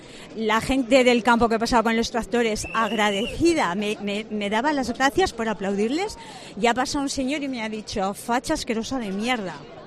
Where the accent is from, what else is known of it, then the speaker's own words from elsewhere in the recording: Albelda, Spain; De Albelda.